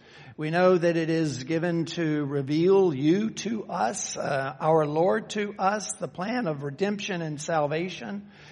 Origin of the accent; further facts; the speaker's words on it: Memphis, Tennessee, United States; Most of you know that Kay and I grew up in Memphis, Tennessee.